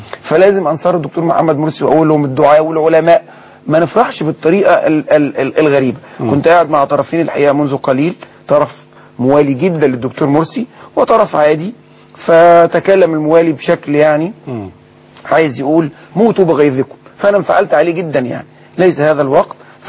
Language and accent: Arabic; Egypt; ما احنا من مصر برضو مش غريبة